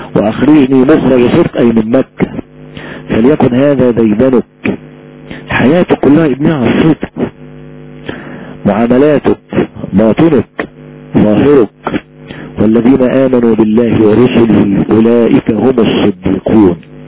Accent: Egypt; إنني أخاف على بلدي مصر مخافة شديدة

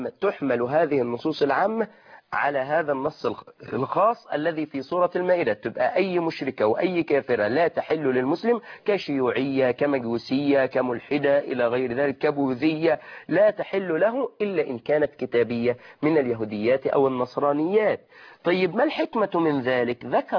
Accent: Egypt; في واقعنا مثلا في بلدنا مصر

